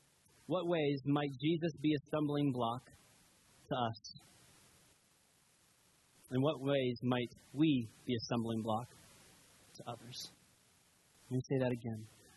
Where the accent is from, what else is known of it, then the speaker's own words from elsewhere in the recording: Coral Springs, Florida, United States; I know when I go back to my hometown, people still look at me like, I remember you. I think my face is still in Walmart somewhere. I'm not allowed in the one in Coral Springs, Florida.